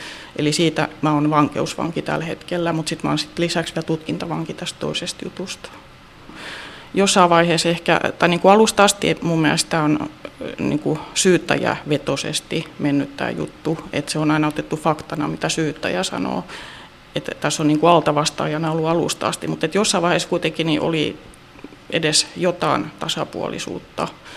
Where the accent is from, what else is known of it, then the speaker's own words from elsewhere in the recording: Turku, Southwest Finland, Finland; kun mä olen turkulainen, mä en ole edes porilainen.